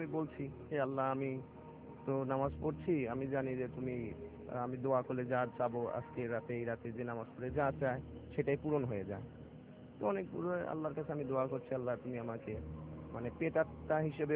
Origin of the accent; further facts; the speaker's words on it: Natore, Rajshahi Division, Bangladesh; আমার গ্রামের ঘটনা, নাটোর জেলাতে, আমার বাড়ি গ্রামে।